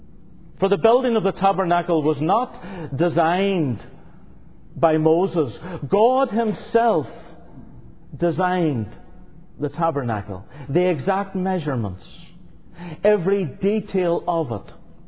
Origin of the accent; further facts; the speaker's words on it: Northern Ireland, United Kingdom; I am from Northern Ireland studying in the Missionary Institute.